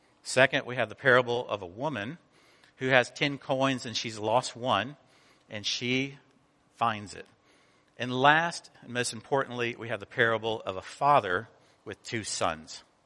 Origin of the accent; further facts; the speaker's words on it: Atlanta, Georgia, United States; also born or lived in Cuba; I was born in Cuba, I was raised in Atlanta, Georgia, and so I had a strange combination of being a southerner from a different country.